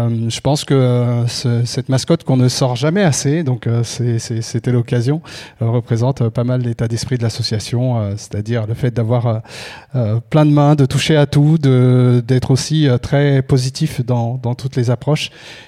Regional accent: Créteil, Île-de-France, France; je viens de Créteil. Je ne sais pas pourquoi j'aime bien dire ça. Je vais me présenter là, la tour où j'ai vécu lors de mes jeunes années.

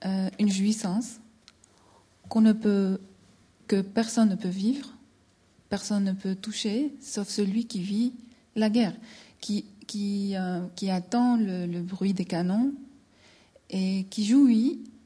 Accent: Lebanon; Moi, je suis libanaise, j'ai vécu la guerre, plusieurs guerres en fait.

